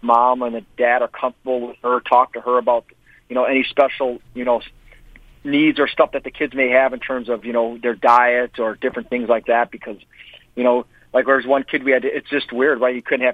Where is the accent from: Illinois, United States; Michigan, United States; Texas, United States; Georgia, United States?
Illinois, United States; Chicago; I was from Chicago. I am from Chicago, and I left home at, you know, my senior year in high school to play in the USHL